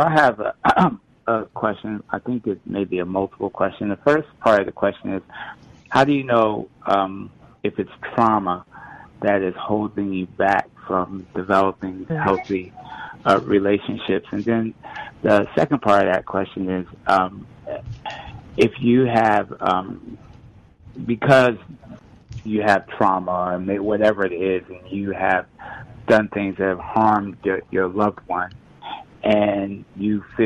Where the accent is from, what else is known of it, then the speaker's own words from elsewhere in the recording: New York, United States; I'm from New York myself.